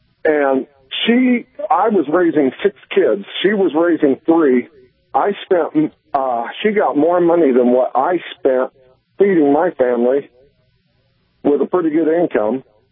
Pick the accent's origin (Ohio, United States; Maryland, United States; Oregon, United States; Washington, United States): Oregon, United States; Hey, I have a daughter. I'm from Oregon.